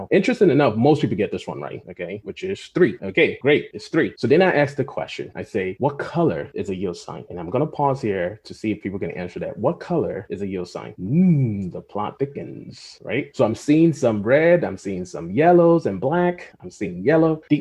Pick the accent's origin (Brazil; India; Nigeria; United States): Nigeria; I'm from Nigeria too, by the way.